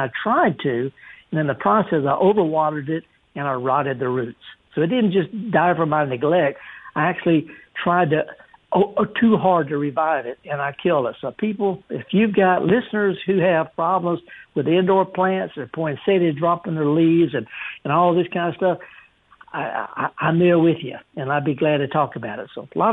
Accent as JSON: {"language": "English", "region": "the South", "country": "United States", "said": "Yeah, I call it arbor vitae because I'm just from the South."}